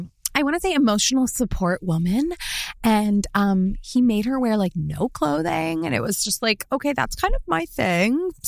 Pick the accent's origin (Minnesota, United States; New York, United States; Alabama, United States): New York, United States; Like, as a New Yorker, like, I feel so sad.